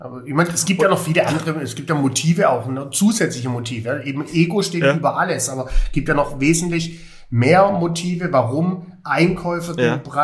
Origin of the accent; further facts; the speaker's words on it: Heilbronn, Baden-Württemberg, Germany; moved away; aus meiner alten Heimat Heilbronn